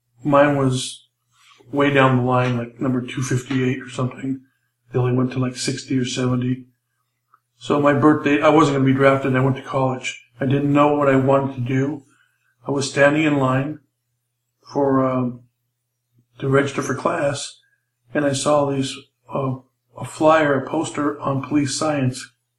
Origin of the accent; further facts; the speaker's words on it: Los Angeles, California, United States; I was born and raised in Los Angeles, Mexican-American ethnicity, my background. I was raised in a gang area in East Los Angeles.